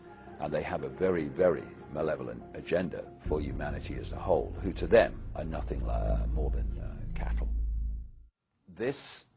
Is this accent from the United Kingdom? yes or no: yes; England, United Kingdom; from England.